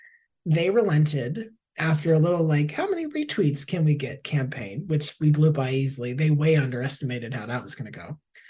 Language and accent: English; Tampa, Florida, United States; I'm from Tampa originally.